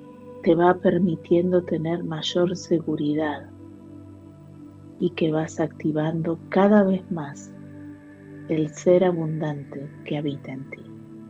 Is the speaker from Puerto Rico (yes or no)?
no; Argentina; now in Chile; Yo argentina viviendo en Chile